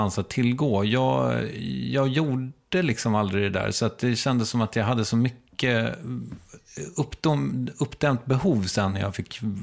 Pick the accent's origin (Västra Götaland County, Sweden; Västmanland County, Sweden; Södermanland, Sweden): Södermanland, Sweden; Strängnäs; Jag kommer från Strängnäs där det inte kändes som det fanns riktigt.